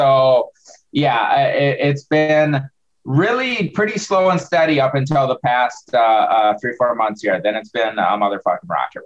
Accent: Wisconsin, United States; So just long story short, I'm from Wisconsin, and I'm, you know, a small town in Wisconsin.

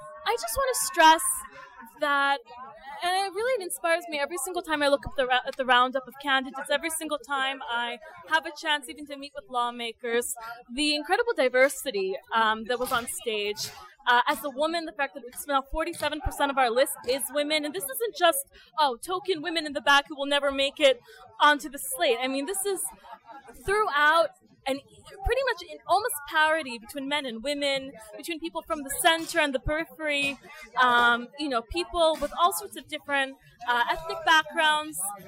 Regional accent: United States; As someone who grew up in the diaspora, I grew up in the United States

